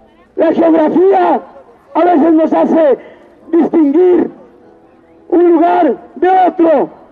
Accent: Atenco, State of Mexico, Mexico; No solo en Atenco, porque yo soy de Atenco.

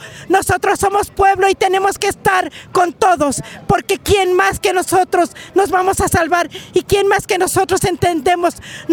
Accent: Mexico

